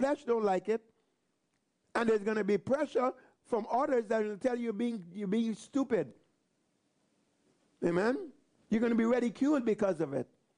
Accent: Guyana; You know, I remember growing up in Guyana, and sometimes, you know, you come home and let's say a little bit messy.

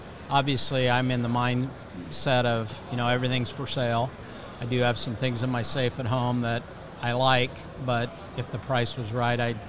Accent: Iowa, United States; Growing up in Central Iowa

